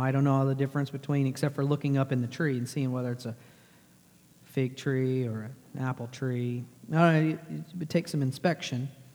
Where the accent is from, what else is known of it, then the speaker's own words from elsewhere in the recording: Texas, United States; I grew up in Texas.